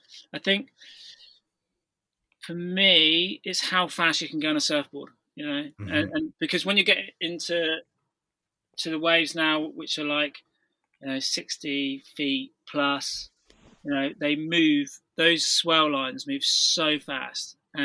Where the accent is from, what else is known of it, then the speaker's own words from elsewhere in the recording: South West England, United Kingdom; growing up in North Devon